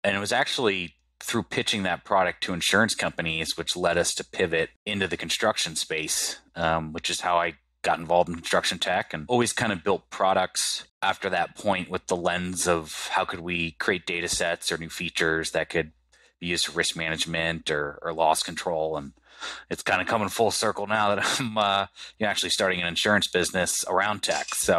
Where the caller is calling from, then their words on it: Westport, Connecticut, United States; Yeah, so I'm zooming in from Westport, Connecticut, where our office is.